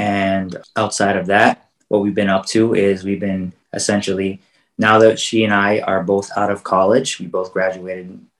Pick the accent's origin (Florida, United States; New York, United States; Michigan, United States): Michigan, United States; Dearborn; born there; So we're both born in Dearborn, Michigan, just basically on the cusp of Detroit, essentially. And our parents and our grandparents all grew up in the area.